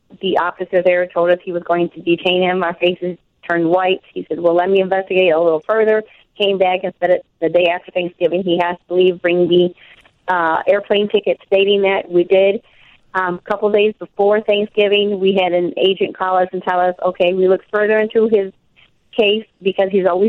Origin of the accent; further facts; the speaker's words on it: Michigan, United States; born there; Yes, I was born here in the United States in Michigan.